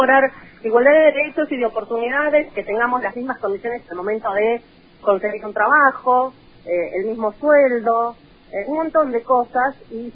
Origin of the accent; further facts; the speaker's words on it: Rojas, Buenos Aires Province, Argentina; Una forma de rememorar la ternura y las cosas lindas que viví en mi infancia en Rojas, ¿no?